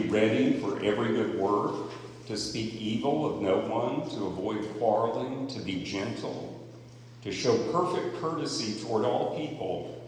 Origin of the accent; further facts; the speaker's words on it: North Carolina, United States; I grew up in North Carolina.